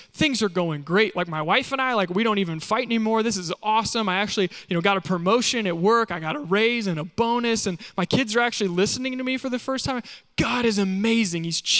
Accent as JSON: {"language": "English", "region": "Kansas", "country": "United States", "said": "I'm from Kansas, love sunflowers."}